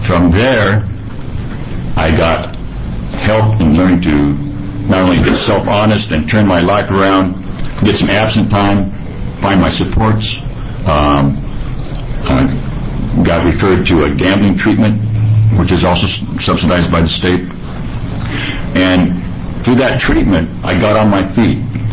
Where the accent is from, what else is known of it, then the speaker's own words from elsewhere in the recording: Eugene, Oregon, United States; I'm from Eugene, Oregon.